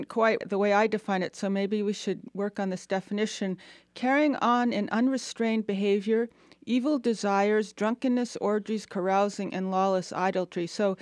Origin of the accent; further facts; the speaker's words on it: Boston, Massachusetts, United States; now in Atlanta, United States; I'm from Boston. And when I came here, I didn't have the sense that Atlanta was the South.